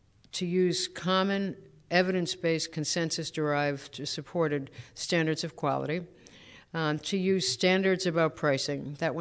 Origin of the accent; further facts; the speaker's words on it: Massachusetts, United States; similar to Tip O'Neill, I am from Massachusetts